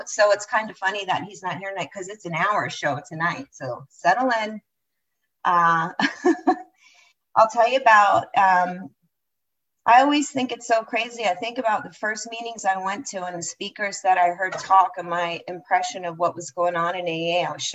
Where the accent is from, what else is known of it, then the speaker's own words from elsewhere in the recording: Philadelphia, Pennsylvania, United States; I grew up in Philadelphia. I'm an East Coast hood rat. And I grew up in a large Irish Catholic family.